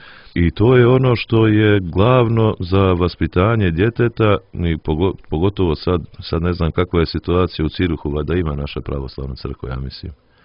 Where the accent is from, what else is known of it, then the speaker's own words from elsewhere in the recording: Montenegro; Nije jedan primjer bio i kod nas u Crnoj Gori koliko je to sjećanje na smrt bilo utemeljeno i u narodu.